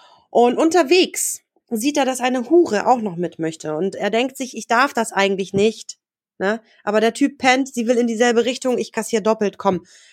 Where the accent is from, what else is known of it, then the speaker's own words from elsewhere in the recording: Poland; now in Germany; Ich komme ja ursprünglich aus Polen.